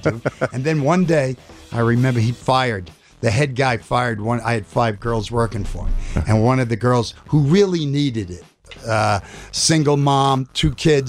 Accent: New York, United States; we were very poor growing up in New York.

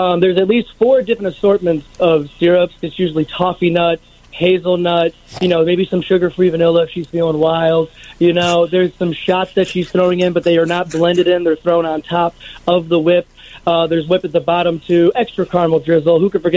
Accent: Evergreen Park, Illinois, United States; Oaklawn area is where I work, but I'm from Evergreen Park.

